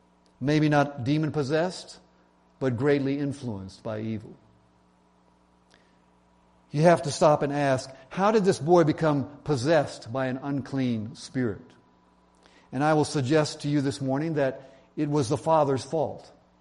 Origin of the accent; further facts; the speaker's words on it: Georgia, United States; now in California, United States; Maybe you've never seen this here in Southern California, but I grew up in Georgia. It rains a lot